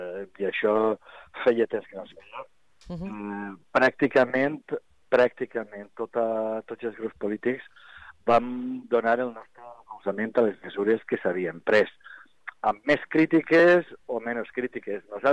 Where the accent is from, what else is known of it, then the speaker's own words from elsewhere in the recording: Sueca, Valencian Community, Spain; En pobles mitjans, com la Real o el meu poble, Sueca, o pobles més menudets